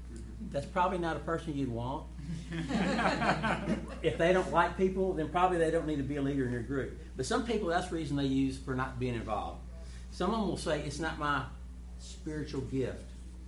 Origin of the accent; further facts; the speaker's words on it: Monroe, Louisiana, United States; So I'm actually from Monroe, Louisiana. I don't know if y'all watch Duck Dynasty. Yeah, we all look like that, you know. But anyway, I live across the river from Duck Dynasty. They live in West Monroe. I live in Monroe.